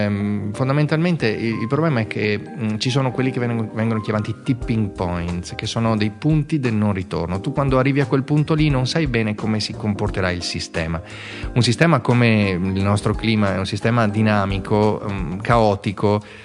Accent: Venice, Veneto, Italy; born there; a Venezia, sei nato a Venezia

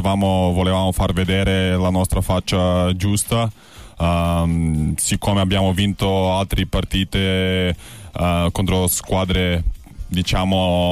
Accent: North Macedonia; Rappresenta tanto, perché da dove vengo io noi non abbiamo mai fatto Olimpiadi.

